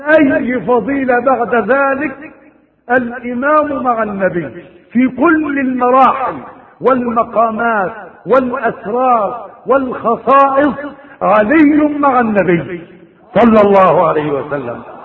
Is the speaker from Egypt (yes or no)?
yes; Egypt; عندنا في مصر قيراط